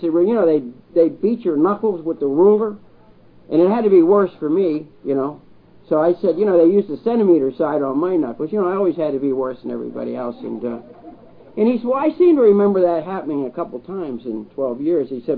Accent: Ireland; I'm the eldest son and the second child in a family of 11 children. I'm Irish.

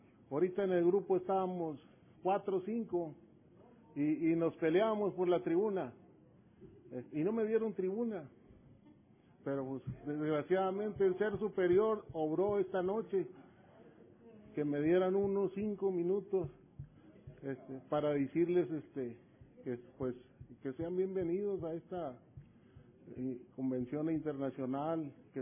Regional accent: San Antonio, Texas, United States; Yo de aquí soy, de San Antonio.

